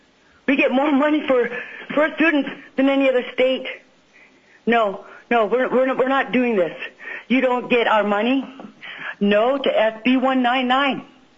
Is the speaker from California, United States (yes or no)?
no; Wasilla, Alaska, United States; I'm from Wasilla, Alaska. I've been a homeowner in Alaska 40 years.